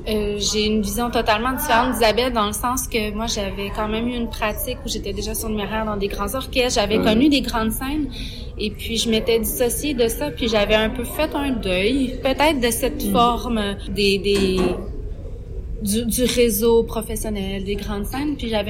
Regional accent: Trois-Rivières, Quebec, Canada; Puis je suis également originaire de Trois-Rivières

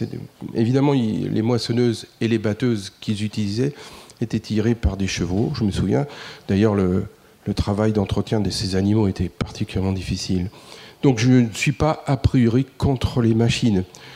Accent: Île-de-France, France; quand j'étais petit, j'habitais en Brie, et il y avait une ferme à côté de chez moi

